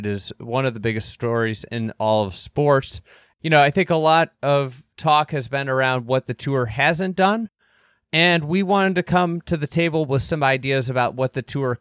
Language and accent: English; Midwest, United States; one of the things I realized as a Midwesterner is like, you know, being conscious of sweating.